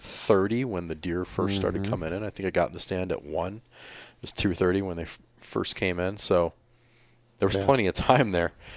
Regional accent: Michigan, United States; Well, I'm from Michigan.

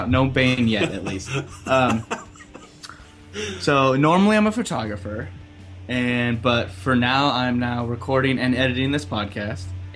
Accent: Los Angeles, California, United States; Born and raised in Los Angeles also, so I've always been around it.

